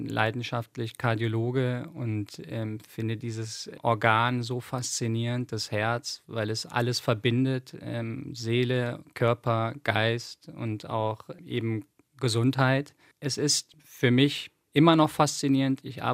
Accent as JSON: {"language": "German", "town": "Cologne", "region": "North Rhine-Westphalia", "country": "Germany", "tie": "born or raised there", "said": "Ich bin ja in Köln geboren, das bleibt da nicht aus, bin damit groß geworden"}